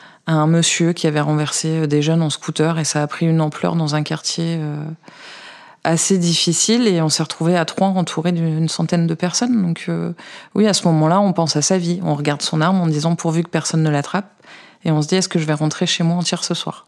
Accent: Lille, Hauts-de-France, France; also born or lived in Paris; now in Isère, France; J'ai commencé en Eure-et-Loire, en police secours. Du classique, avant de retrouver Lille, qui était ma région natale. J'ai évolué dans différents services, je suis repartie à Paris, et j'ai atterri en Isère au mois de septembre pour rejoindre mon compagnon.

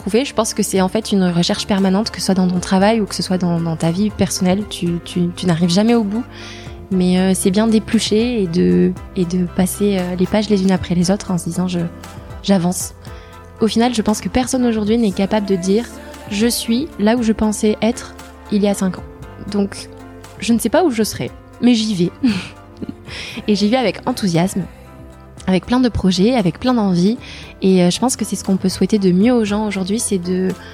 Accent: Hendaye, Nouvelle-Aquitaine, France; J'ai grandi dans une ville qui s'appelle Hendaye, qui est à la frontière entre l'Espagne et la France, sur la côte atlantique.

